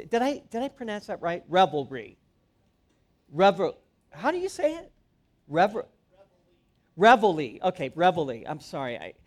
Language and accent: English; St. Louis, Missouri, United States; When I grew up in St. Louis, our home's heating system, when I was a child, was upgraded to an oil-burning furnace.